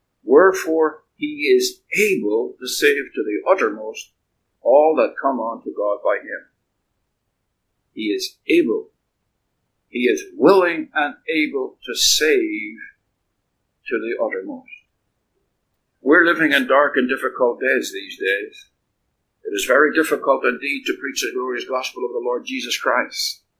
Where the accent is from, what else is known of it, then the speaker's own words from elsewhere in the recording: Belfast, Northern Ireland, United Kingdom; built in my hometown of Belfast